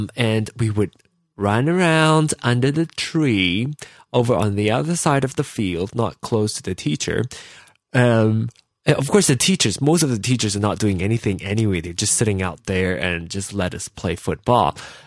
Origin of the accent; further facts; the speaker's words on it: Kansas City, Missouri, United States; because we're both from Kansas City.